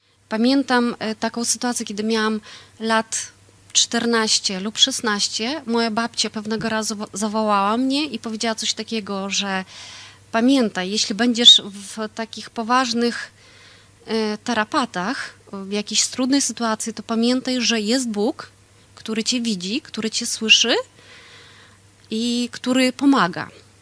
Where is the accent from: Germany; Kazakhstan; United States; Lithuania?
Kazakhstan; zachwycałam się jako dziecko i w ogóle cała nasza rodzina zachwycała się przyrodą w Kazachstanie.